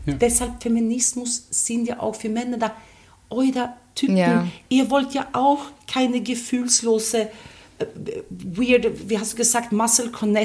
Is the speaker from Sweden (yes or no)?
yes; Sweden; now in Austria; Ich bin in Schweden aufgewachsen.